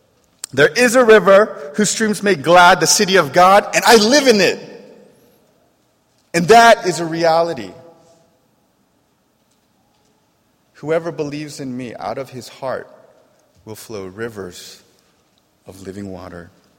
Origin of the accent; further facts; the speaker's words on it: United States; We're American. One thing we're absolutely terrible at is being still.